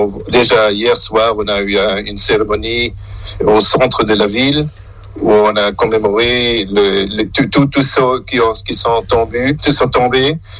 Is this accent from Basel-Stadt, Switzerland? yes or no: yes; Basel, Basel-Stadt, Switzerland; Mais moi, actuellement, je suis de la Suisse, de Bâle.